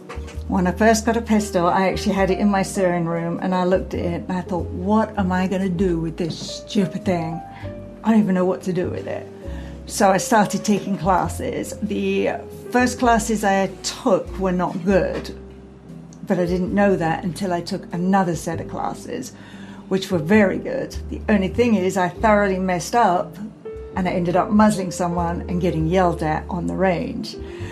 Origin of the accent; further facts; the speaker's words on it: United Kingdom; As a Brit.